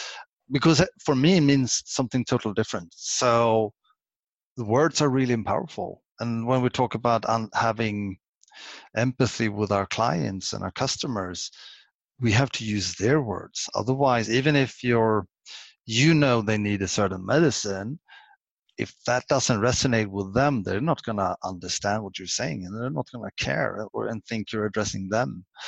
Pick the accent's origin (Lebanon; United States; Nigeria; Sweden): Sweden; English is a second language; First of all, I have to be humble and say I'm Swedish. English isn't my native language.